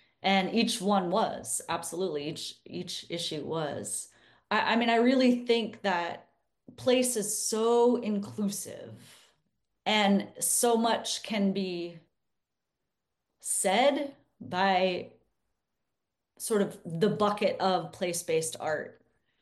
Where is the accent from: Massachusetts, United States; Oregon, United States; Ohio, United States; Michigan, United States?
Oregon, United States; I'm born and raised in Oregon, and I've lived on the east side of the mountains most of my life.